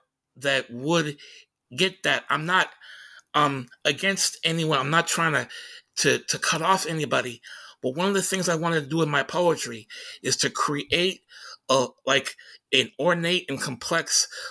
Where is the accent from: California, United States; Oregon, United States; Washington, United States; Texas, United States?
Washington, United States; Tacoma; when people would find out I was from Tacoma, they would ask me